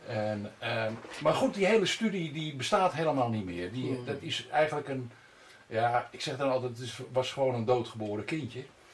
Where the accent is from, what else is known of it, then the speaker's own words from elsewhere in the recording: Zwolle, Overijssel, Netherlands; Ik kwam uit Zwolle.